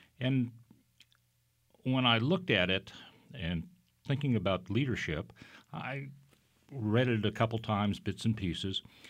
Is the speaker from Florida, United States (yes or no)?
yes; Miami, Florida, United States; now in Texas, United States; Well, I'm not a Texan, although I've been here for a number of years. I was raised in Miami, Florida. And so my early youth was on the beach.